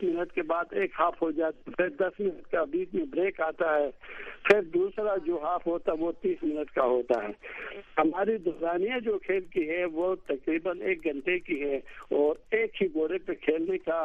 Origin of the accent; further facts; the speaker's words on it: Gilgit, Gilgit-Baltistan, Pakistan; آپ نے تعارف میں ہی بتا دیا، میں گلگت سے تعلق رکھتا ہوں.